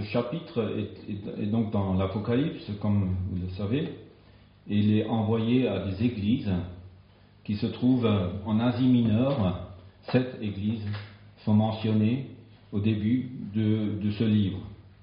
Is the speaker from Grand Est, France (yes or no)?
yes; Grand Est, France; Moi qui viens d'Alsace-Lorraine, je peux vous dire que j'étais choqué quand suis devenu pasteur, comme on dit chez nous en Alsace, à l'intérieur, en France quoi.